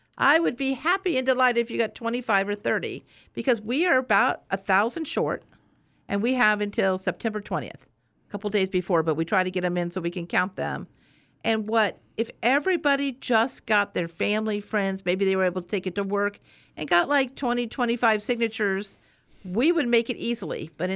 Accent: North Pole, Alaska, United States; I'm from North Pole. I believe it was on purpose. But that's how we feel in North Pole.

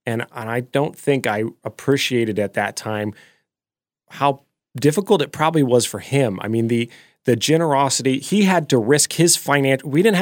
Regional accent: Alaska, United States; also born or lived in Philippines; We were in the Philippines for 4 years before that on a mission trip. And moving back to Alaska, we built our home. My dad was a builder.

